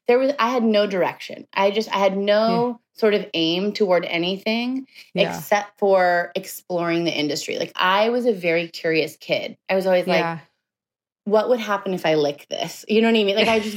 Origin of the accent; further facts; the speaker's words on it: Bakersfield, California, United States; I grew up in Bakersfield, California. I don't know if you know where that is.